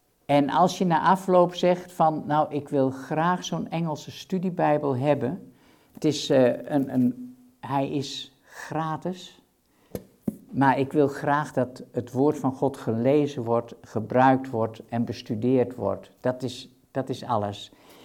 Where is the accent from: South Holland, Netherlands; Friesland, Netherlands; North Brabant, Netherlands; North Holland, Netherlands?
Friesland, Netherlands; Als ik denk aan waar ik opgroeide, ik kom zelf uit Friesland, helemaal in het noorden.